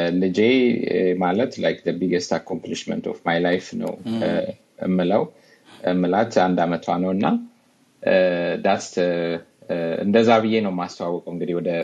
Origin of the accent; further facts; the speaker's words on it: Robe, Oromia, Ethiopia; also born or lived in Debre Birhan / Addis Ababa; ያደግኩት የተወለድኩት እንትን ነበረ ባሌ ሮቤ የሚባል ባሌ ውስጥ ያለ ከተማ፣ እዛ ትንሽ አደግኩኝ። ደን ከዛ በፋሚሊ ሀስ ቱ ሙቭ ወደ ተለያየ ቦታ ደብረ ብርሃን ተምር ያለሁኝ።